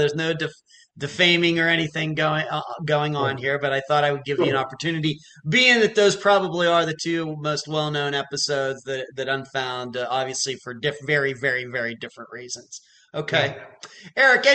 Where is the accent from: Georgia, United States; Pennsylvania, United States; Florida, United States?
Pennsylvania, United States; just because we're both from Western Pennsylvania